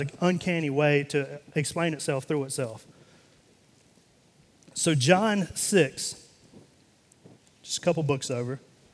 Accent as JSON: {"language": "English", "region": "North Carolina", "country": "United States", "said": "But I am from North Carolina, and living in North Carolina, I lived about 20 minutes away from the headquarters to Krispy Kreme Donuts."}